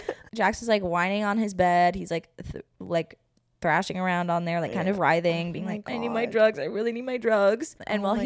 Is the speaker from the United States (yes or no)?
no; England, United Kingdom; I know. I know. It's like, obviously, we know each other. We're from England.